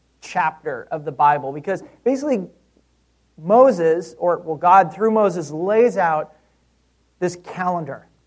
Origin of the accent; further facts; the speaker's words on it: Israel; Christians, who would get really excited when I told them I was from Israel. And it always kind of got on my nerves. So I stopped telling people I was, you know, from Israel.